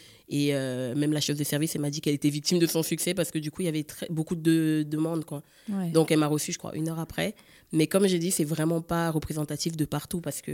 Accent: Cameroon; en tout cas camerounaise, parce que je suis camerounaise

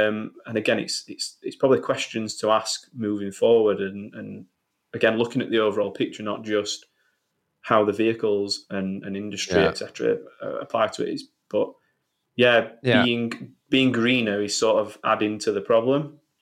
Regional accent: Sheffield, Yorkshire and the Humber, United Kingdom; Like I say, I'm from Sheffield, and it's driven off steel industry from back in the day.

